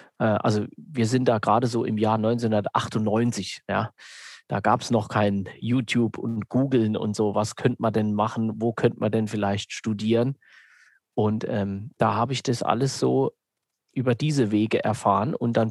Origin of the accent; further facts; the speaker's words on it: Northern Germany, Germany; now in Mannheim, Germany; Als Nordlicht, relativ im Norden. Also ich bin eigentlich auch so ein typisches Landei.